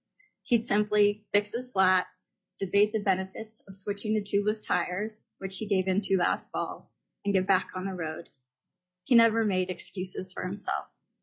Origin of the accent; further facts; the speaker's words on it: North Pole, Alaska, United States; I am from North Pole, the wife of … representing myself.